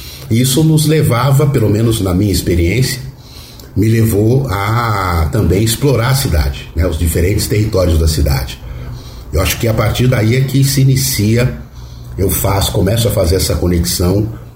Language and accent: Portuguese; São Paulo, Brazil; e também fala sobre o nosso interesse como paulistanos pela Baixada, pelo litoral, né, pelo mar.